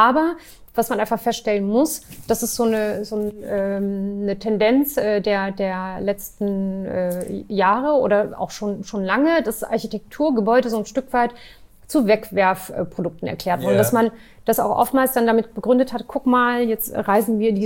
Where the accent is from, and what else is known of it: Bavaria, Germany; born or raised there; also born or lived in Turkey